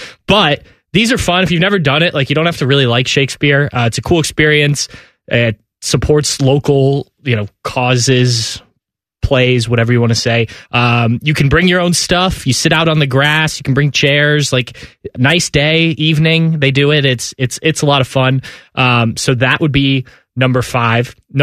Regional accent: Upper Arlington, Ohio, United States; I grew up in Upper Arlington

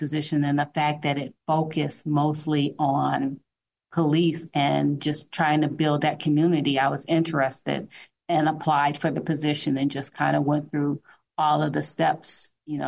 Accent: Detroit, Michigan, United States; Yes, I am originally from Michigan, the Detroit area.

